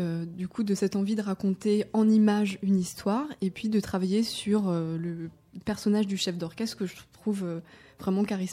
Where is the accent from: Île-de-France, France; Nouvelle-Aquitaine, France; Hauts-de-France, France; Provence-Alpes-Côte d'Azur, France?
Île-de-France, France; Paris; now in Strasbourg, France; Je suis parisienne et voilà. Je suis partie en fait à Strasbourg